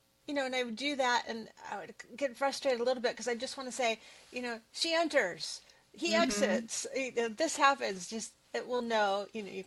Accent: Studio City, California, United States; also born or lived in Missouri; And I grew up in Studio City, California. I was born in Missouri, but spent most of my life in Studio City.

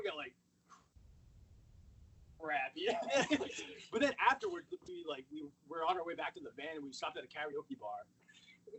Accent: Rhode Island, United States; I'm from a really small town called Barreville, out in the middle of nowhere.

